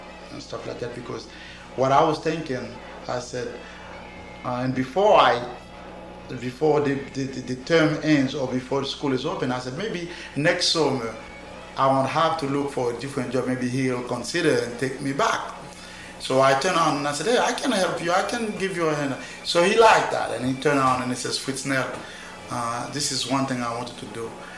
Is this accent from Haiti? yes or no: yes; Haiti; now in New York, United States; I grew up in Haiti. I did my primary and secondary school in Haiti.